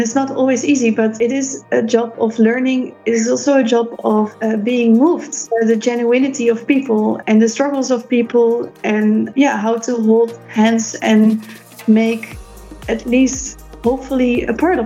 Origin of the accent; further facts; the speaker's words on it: Netherlands; I grew up in a provincial city that has about 250,000 inhabitants. I don't know if you're familiar with that, but in the Netherlands, we don't have huge cities. So this is already the sixth or the seventh biggest city in the country. It's a very small country where I'm from.